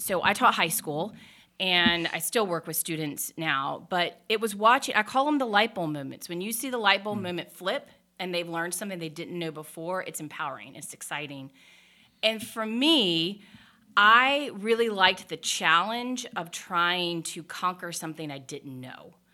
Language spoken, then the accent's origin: English; Charlotte, North Carolina, United States; ended up coming back here to Charlotte, which is my hometown, and continue to teach.